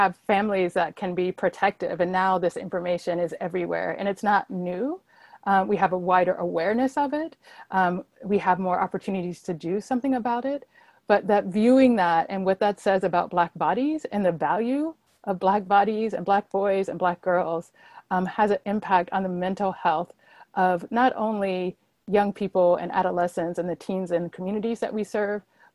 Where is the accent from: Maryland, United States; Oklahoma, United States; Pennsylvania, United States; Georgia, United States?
Georgia, United States; and also Ahmaud Arbery in my home state of Georgia, right?